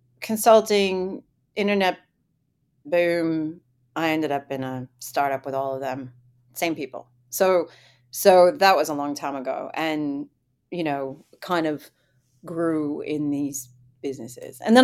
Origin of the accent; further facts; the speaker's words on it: Boston, Massachusetts, United States; But I grew up in Boston.